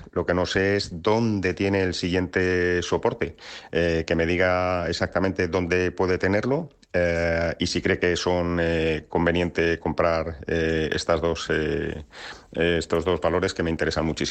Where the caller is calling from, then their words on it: Madrid, Community of Madrid, Spain; de Madrid y me gustaría preguntarle al experto